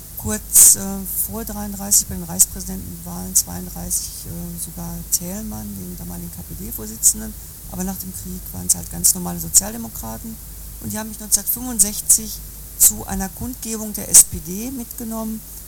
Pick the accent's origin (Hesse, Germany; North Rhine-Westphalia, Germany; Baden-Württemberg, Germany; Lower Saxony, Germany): North Rhine-Westphalia, Germany; Hagen; Ich komme nicht aus dem Osten, sondern aus Hagen in Westfalen